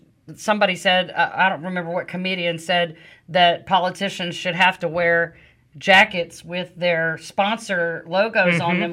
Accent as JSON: {"language": "English", "region": "Louisiana", "country": "United States", "lives_now": "Alabama, United States", "said": "Well, and I thought I came from a corrupt state because I'm from Louisiana. I've been here 21 years."}